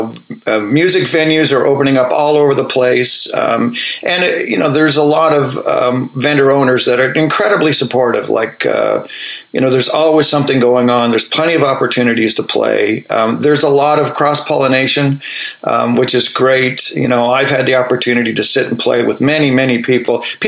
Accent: Kingston, Ontario, Canada; now in Toronto, Canada; I grew up in Kingston and went to college in Kingston, Queen's University in Kingston. And then I came to Toronto in the early 80s for the film business

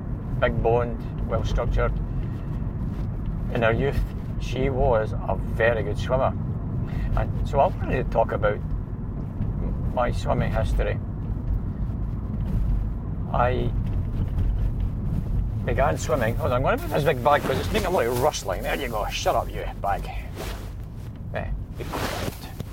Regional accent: Bathgate, Scotland, United Kingdom; most of the people in my hometown, as in many of the hometowns, if they had a pool, it wasn't every town that had a pool, of course, went swimming whenever you could. So I was swimming in the local Bathgate pool

